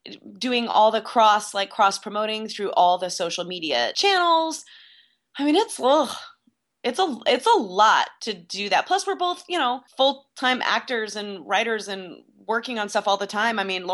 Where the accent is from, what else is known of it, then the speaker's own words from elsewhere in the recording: Ohio, United States; I am from Ohio, and my mom just sent a picture of, she's getting my parents are putting an addition on the back of the house.